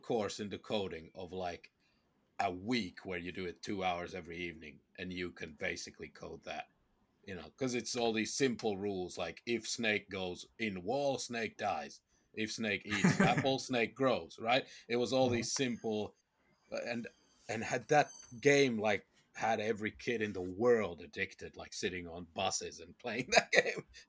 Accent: Finland; I was born in Finland. I did high school there.

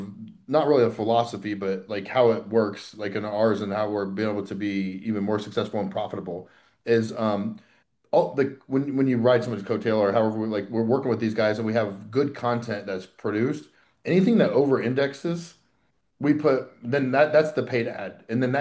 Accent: Monticello, Indiana, United States; I was born and raised in Monticello, Indiana

